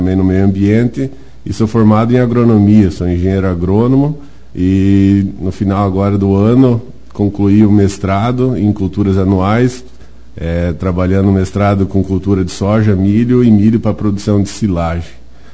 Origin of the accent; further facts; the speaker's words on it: Chopinzinho, Paraná, Brazil; mas nasci, sou natural aqui de Chopinzinho. Meus pais moram na Água Amarela, onde que eu nasci e cresci.